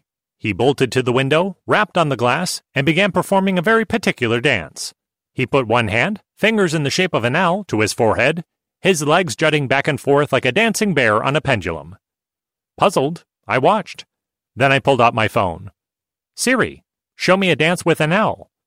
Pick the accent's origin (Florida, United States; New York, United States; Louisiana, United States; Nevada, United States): New York, United States; Long Island; I was raised on Long Island by German immigrant parents who were unlikely hippies.